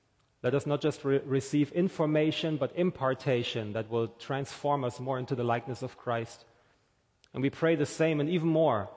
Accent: Germany; English is a second language; moved away as an adult; now in United States; I am originally from Germany, in case you did not know. My wife and I, we moved here almost 5 years ago now

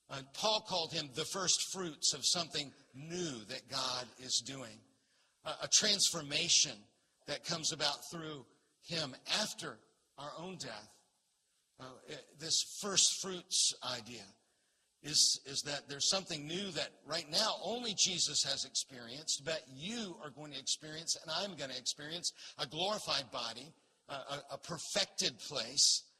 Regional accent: Florida, United States; I'm from Florida. I go outside.

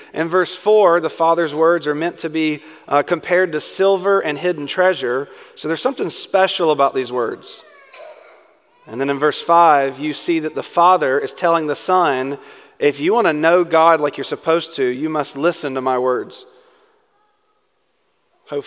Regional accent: Georgia, United States; Now, I'm from Georgia, so I have a little struggle communicating some of that to you.

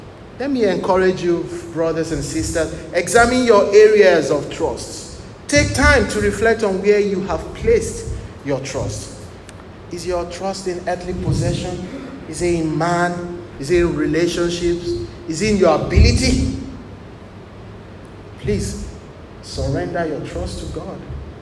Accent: Nigeria; I love even to sing my traditional songs more. I'm a Nigerian.

